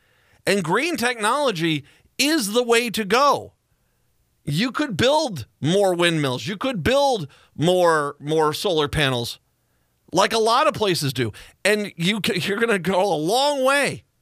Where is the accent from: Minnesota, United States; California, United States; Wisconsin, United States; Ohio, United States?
Minnesota, United States; I grew up in Minnesota. My dad, he said his two favorite colors are blue and green.